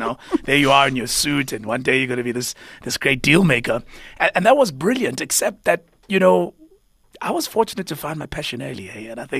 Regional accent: Umlazi, KwaZulu-Natal, South Africa; Growing up, that would be back in Umlazi.

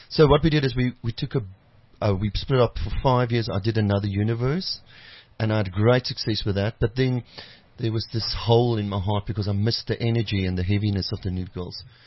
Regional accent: Worcester, Western Cape, South Africa; that's where I grew up in Worcester, the Aanblomstraat 13.

